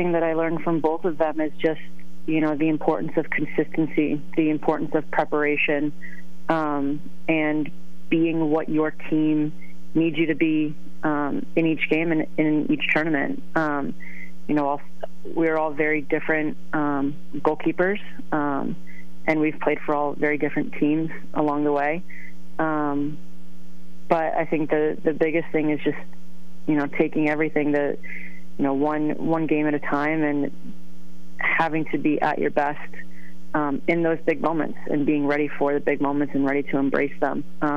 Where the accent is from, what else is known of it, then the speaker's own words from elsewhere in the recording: Stratford, Connecticut, United States; Down in Stratford, so, yeah.